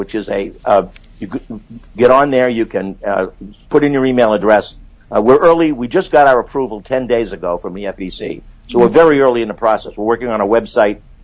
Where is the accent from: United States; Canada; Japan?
United States; Of course, I'm an American. I live in America. I'm a patriot.